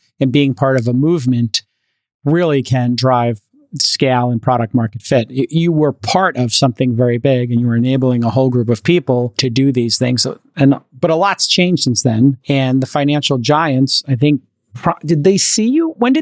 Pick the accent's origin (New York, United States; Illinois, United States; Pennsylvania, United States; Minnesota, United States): New York, United States; now in Bay Area, United States; I mean, I got love for New York. It's my hometown